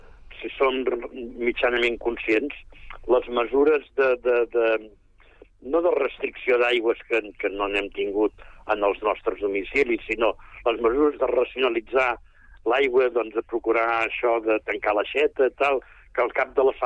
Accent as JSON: {"language": "Catalan", "town": "El Prat de Llobregat", "region": "Catalonia", "country": "Spain", "said": "Jo, com heu dit, soc del Prat."}